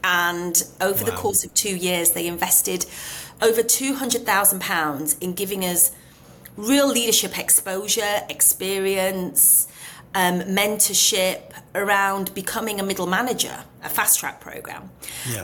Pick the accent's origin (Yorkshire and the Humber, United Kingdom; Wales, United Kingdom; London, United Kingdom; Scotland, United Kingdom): Yorkshire and the Humber, United Kingdom; Leeds; I was a girl from Leeds, and at 21, you're told these are the keys to the branch